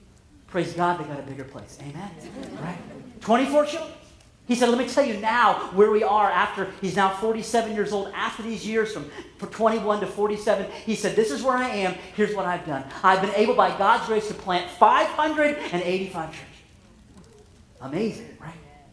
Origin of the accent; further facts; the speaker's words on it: Ohio, United States; We're from Ohio. We're in Zimbabwe.